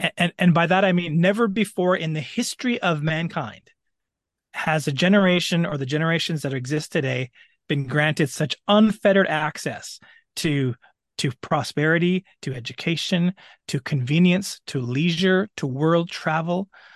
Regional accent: British Columbia, Canada; moved away as an adult; now in United States; I'm originally from Canada, a Canadian born and raised. I've now lived in the United States for 7 years and am a legal resident here. I was raised a poor kid in British Columbia, Canada.

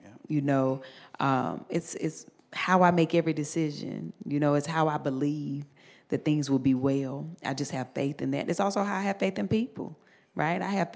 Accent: North Carolina, United States; But you know, I'm from the South. I grew up in North Carolina. I grew up in the church

